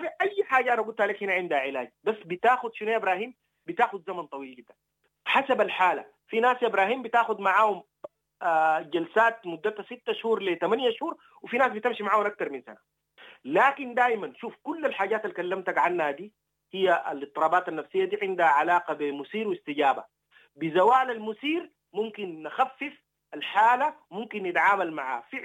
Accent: Sudan; أنا كمواطن سوداني.

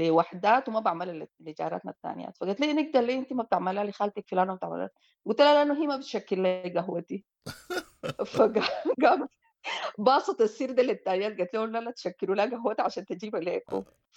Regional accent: Sudan; أنت مثلا عندنا في السودان يقول لك الياباس للعدو

